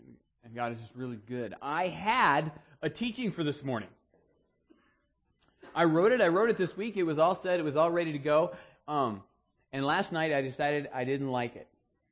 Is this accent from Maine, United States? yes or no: yes; Maine, United States; I grew up in Maine. And when it was a nice day outside, when the sun was shining, everybody was in a good mood.